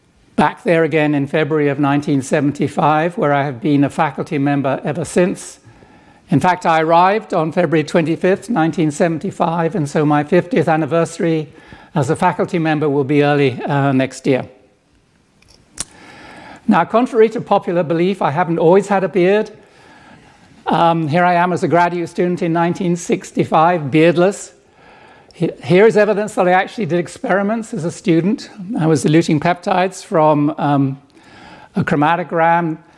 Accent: Ashford, South East England, United Kingdom; born there; So I was born in Ashford in Kent, southeast England, in August of 1943.

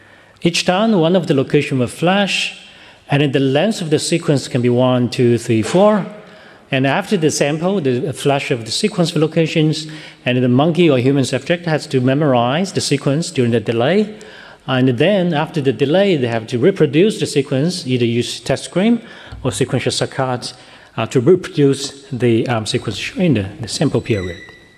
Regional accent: Shanghai, China; welcome to Shanghai, I'm from Shanghai.

